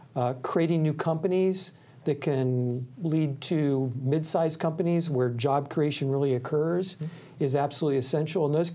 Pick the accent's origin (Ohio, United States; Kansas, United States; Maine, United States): Ohio, United States; I was born and raised in Ohio. I worked in Omaha, Nebraska early in my career for the Union Pacific Railroad.